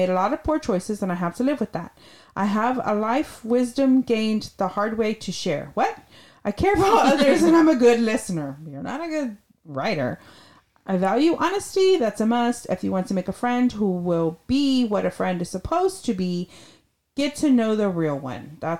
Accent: Phoenix, Arizona, United States; I was born and raised in Phoenix, but after my first trip to prison there, I went on a cross-country journey to the West Coast, all the way up to Montana

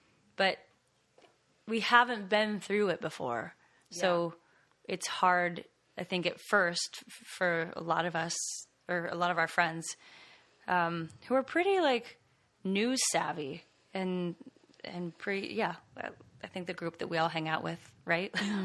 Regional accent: New Mexico, United States; I grew up in New Mexico, and so we never had anything like that.

